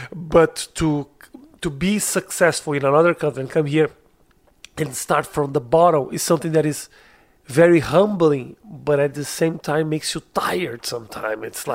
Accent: Brazil; English is a second language; I am from Brazil. I'm a comedian in Brazil.

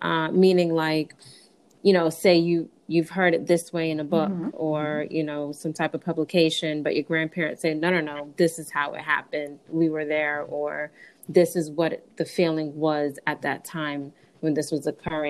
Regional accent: Boston, Massachusetts, United States; I have never heard of that ever in any of my history classes growing up in Boston.

